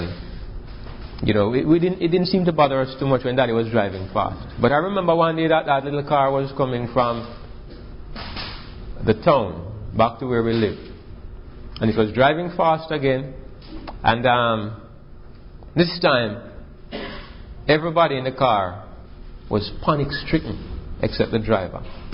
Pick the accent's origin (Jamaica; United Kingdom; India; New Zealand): Jamaica; I look at the fact that I am from Jamaica. Most of us here are from the United States.